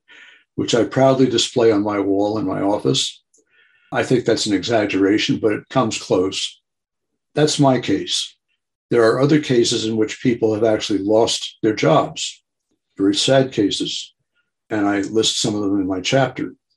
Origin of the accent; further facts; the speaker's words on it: Northeast, United States; I grew up in the Northeast and we would skate on a nearby pond in the wintertime.